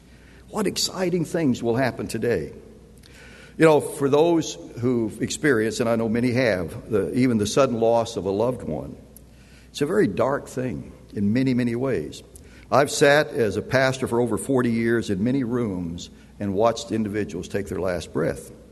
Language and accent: English; Arkansas, United States; And I said, "That's wrong. I'm from Arkansas, and I'll get there if I keep walking.